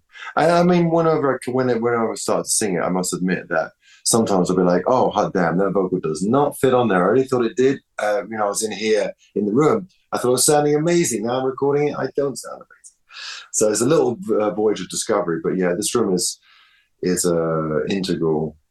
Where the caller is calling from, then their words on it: California, United States; My studio in California, in the United States of America.